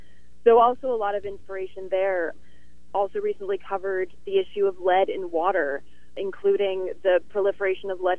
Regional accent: Sweden; I'm half Swedish, so I grew up partially in Sweden

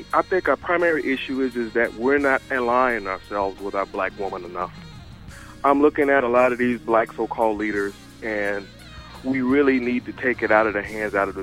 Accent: East Coast, United States; now in Portland, United States; am originally from the East Coast, and they had gentrification on the East Coast, but I never thought it'd come out this far.

